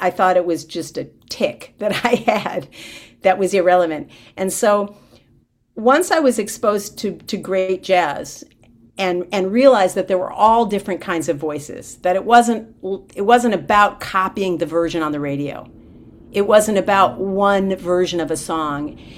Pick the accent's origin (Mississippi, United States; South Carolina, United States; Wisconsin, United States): Wisconsin, United States; Milwaukee; also born or lived in Omaha, United States; Well, I was born in Omaha, Nebraska, because my dad was in the Air Force there, but I grew up in Milwaukee.